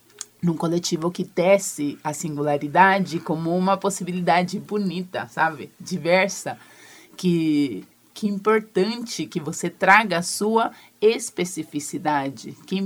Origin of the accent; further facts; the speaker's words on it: Venezuela; Portuguese is a second language; eu sou venezuelana, se alguma coisa no sotaque vocês perceberam é por conta disso